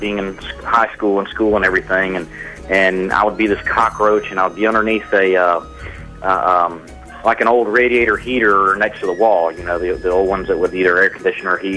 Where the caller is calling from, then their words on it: Pensacola, Florida, United States; Pensacola, Florida.